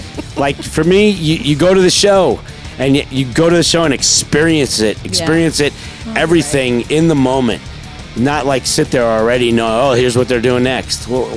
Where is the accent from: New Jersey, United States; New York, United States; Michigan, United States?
New York, United States; Queens; a bigger world out there than the apartment I was growing up in Queens.